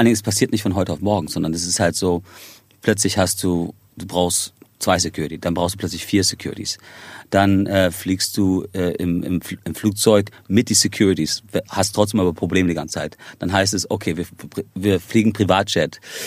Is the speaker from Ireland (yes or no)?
yes; Ireland; also born or lived in Spain; Irland ist für mich zu Hause. Also ich meine, ich habe einen irischen und amerikanischen Pass. Ich bin in Spanien geboren, habe aber zu Spanien selber nicht wirklich eine Verbindung